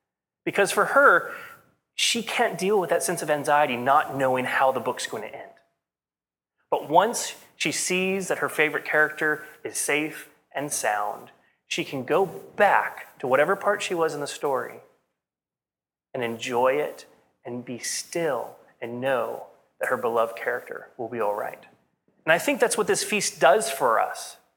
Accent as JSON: {"language": "English", "country": "United States", "tie": "born or raised there", "said": "I mean, I grew up in America."}